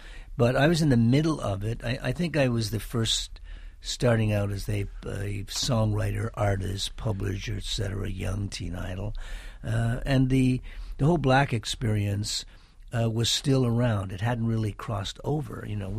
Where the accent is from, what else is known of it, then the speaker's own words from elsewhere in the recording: Canada; I was raised in Canada, as were my father and my mother.